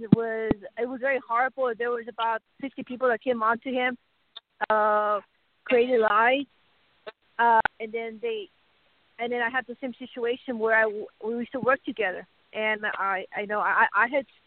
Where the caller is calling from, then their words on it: Colorado, United States; Colorado.